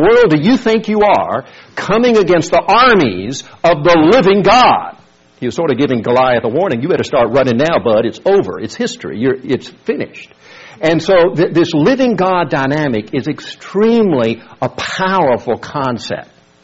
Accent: South Korea; I can remember as a teenager growing up in Korea, when the epistles of Philippians and James became very relevant and precious to me.

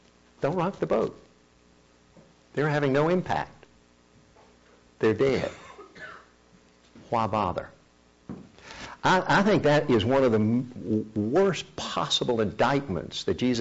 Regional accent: South Korea; Growing up in Korea, I rarely, if ever, used the personal pronouns I, my, me, or mine.

